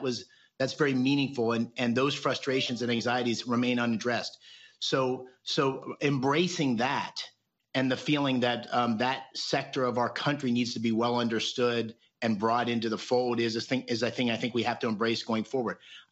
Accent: Scranton, Pennsylvania, United States; I'm a kid from Scranton, outside of Scranton, Pennsylvania.

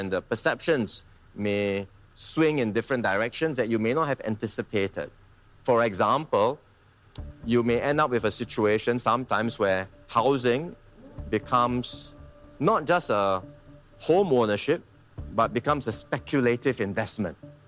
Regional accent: Marine Parade, Singapore; Growing up in Marine Parade will always be a special part of my life. First of all, it's right next to East Coast Park and the beach

